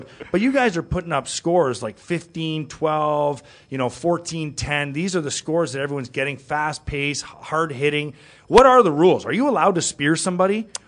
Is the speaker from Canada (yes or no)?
yes; Canada; Growing up in Canada, four Canadians here.